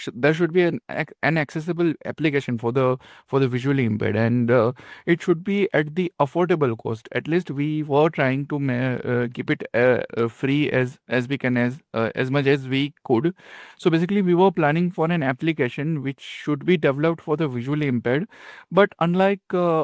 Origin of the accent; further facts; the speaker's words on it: Gujarat, India; Basically … I'm from India, Gujarat, India. And I'm 23 years old.